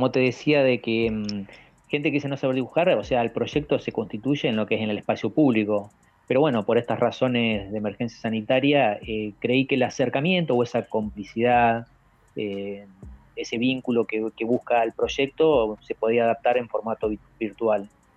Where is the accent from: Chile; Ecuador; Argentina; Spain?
Argentina; Puan, Buenos Aires Province; born there; de Puan, que es el lugar donde yo nací